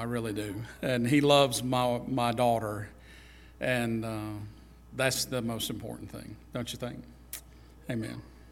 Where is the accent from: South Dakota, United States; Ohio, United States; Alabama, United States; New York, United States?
Alabama, United States; also born or lived in Alaska / North Dakota; Alabama. I was born in Alabama. I'm an Alabamian. Even though I lived all over creation with my dad's military career and all that, I'm still an Alabamian.